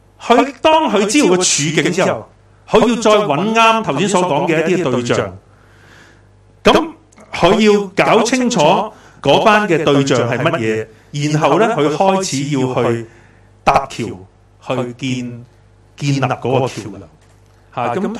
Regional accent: China; 讲埋啲嘢做咩？你逐个我讲死，我哋中国人最就忌噶啦

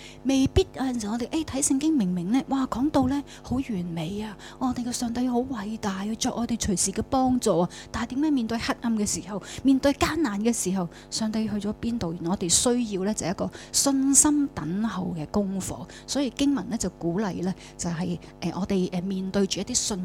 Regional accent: Hong Kong; 咁我哋香港人，我哋冇可能就系我哋年年走去耶路撒冷嘅里面去朝圣啊咁样

